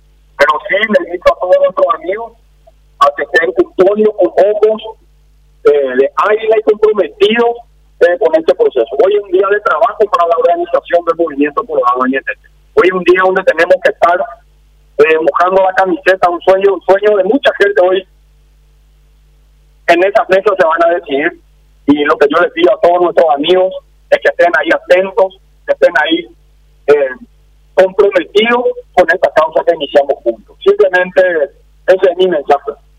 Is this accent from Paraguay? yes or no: yes; Paraguay; simplemente entero como paraguayo y como demócrata